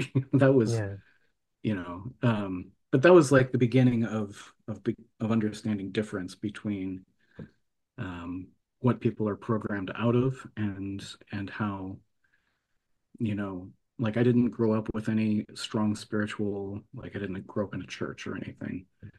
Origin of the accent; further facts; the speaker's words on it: Midwest, United States; Growing up in the Midwest, it was like corn country, and I would get really bad allergies because of all of the pollen and stuff in the air.